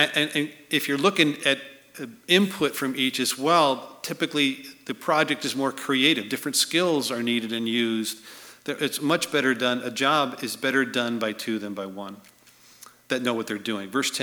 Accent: Chicago, Illinois, United States; He said, "Chicago." And I said, "Well, I'm from Chicago."

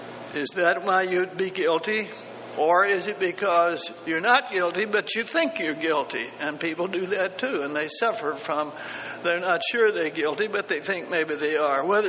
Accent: Texas, United States; I grew up in Texas harvesting things in the cotton field

